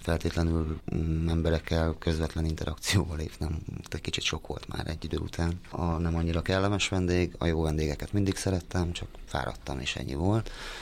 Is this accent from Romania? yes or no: no; Budaörs, Pest, Hungary; gyerekkoromban egy tehát Budaörsön, én rendszeresen kertészkedtem édesapámékkal, nagypapámékkal